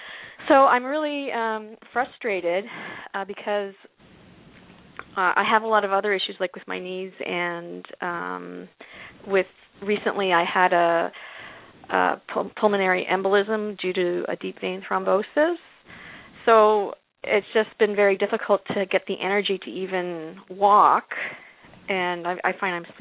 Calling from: Toronto, Ontario, Canada; I'm calling from Toronto, Canada.

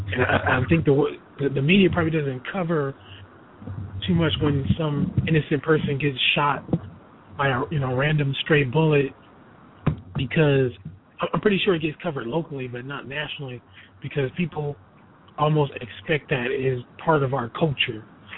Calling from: Covina, California, United States; Hey, what's up, Ron? This is Covina, man.

